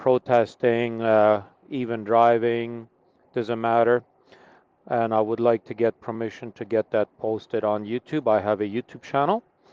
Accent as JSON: {"language": "English", "country": "Canada", "said": "I am a Canadian truck driver"}